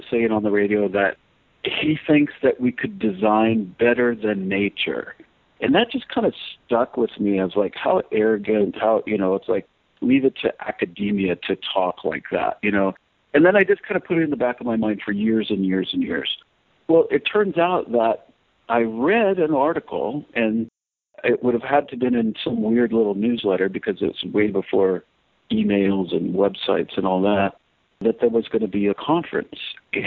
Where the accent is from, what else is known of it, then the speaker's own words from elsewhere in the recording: California, United States; Growing up in Southern California, I guess there's a lot of other cool places in the world.